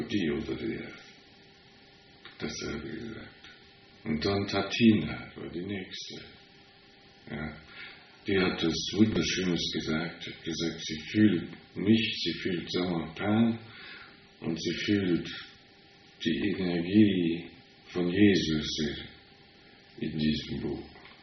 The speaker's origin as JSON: {"language": "German", "country": "Luxembourg", "first_language": "Luxembourgish", "second_language": "German", "said": "Ja, ich komme aus Luxemburg."}